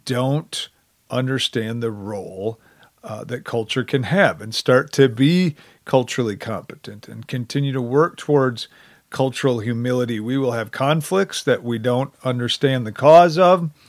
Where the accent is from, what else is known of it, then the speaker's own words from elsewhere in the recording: Midwest, United States; I betrayed the fact that I am from the Midwest by saying, "You betcha."